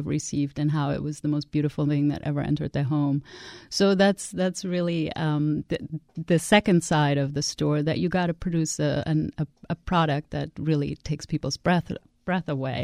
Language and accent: English; Germany; my socialist values growing up in Germany.